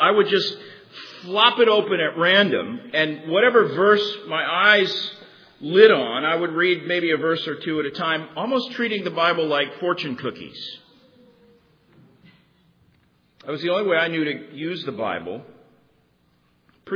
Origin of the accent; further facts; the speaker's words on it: Tulsa, Oklahoma, United States; I didn't mention that I grew up in Tulsa, Oklahoma